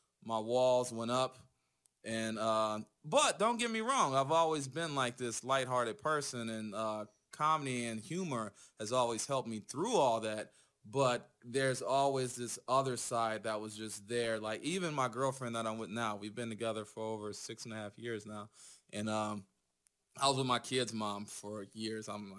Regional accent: Cleveland, Ohio, United States; growing up in Cleveland, I grew up on the east side in the shittier parts that everybody drives fast through.

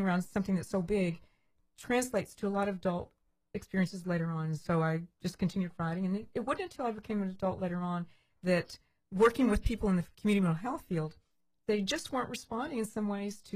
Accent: Amarillo, Texas, United States; Now, I grew up in West Texas, so there's horses and quarter horses everywhere.

